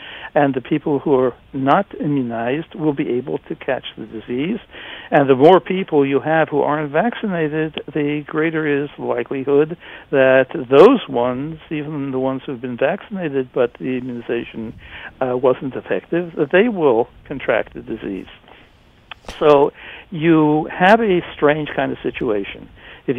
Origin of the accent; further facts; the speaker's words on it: United States; I'm an American.